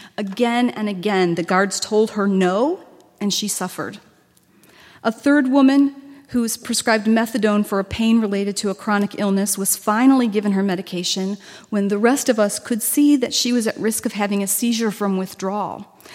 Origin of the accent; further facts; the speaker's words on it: United States; And so my grandparents were born citizens of the United States, and I'm an American.